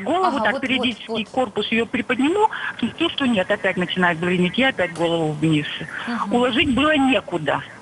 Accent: Yekaterinburg, Sverdlovsk Oblast, Russia; я из Екатеринбурга.

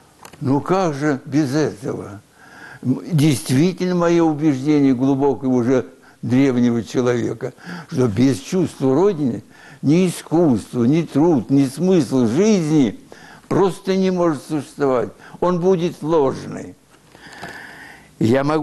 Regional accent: Moscow, Russia; я московский житель, родился в Москве

